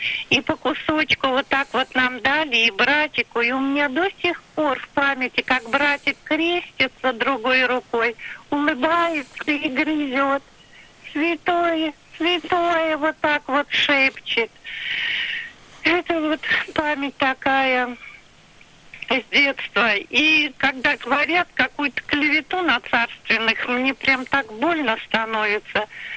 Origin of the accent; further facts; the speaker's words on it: Moscow, Russia; Короче, я из Ташки... Ой, из Москвы.